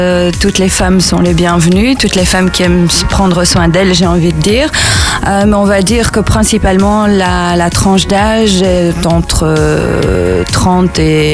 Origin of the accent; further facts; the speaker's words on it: Nivelles, Wallonia, Belgium; born there; je suis née moi-même à Nivelles. Parce que j'ai un morceau de mon cœur, même si je suis partie quelques années de Nivelles, j'ai un morceau de mon cœur qui est resté ici.